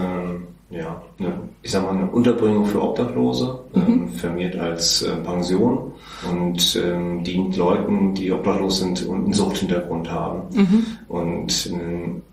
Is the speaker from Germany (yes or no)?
yes; Hanover, Lower Saxony, Germany; born there; now in Berlin, Germany; ich komme aus Hannover gebürtig und bin jetzt seit 3 Jahren in Berlin